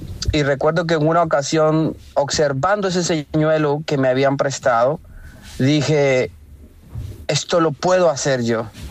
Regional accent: Limón, Costa Rica; yo soy de Costa Rica, soy de la parte del Caribe, de Limón

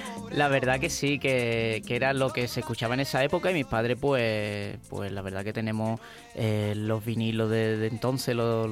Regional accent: San Fernando, Andalusia, Spain; yo soy de San Fernando, de la ciudad de Camarón, ¿no?

